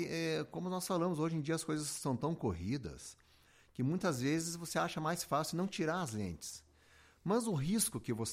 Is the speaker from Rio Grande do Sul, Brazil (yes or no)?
yes; Rio Grande do Sul, Brazil; como eu me criei em Lagoa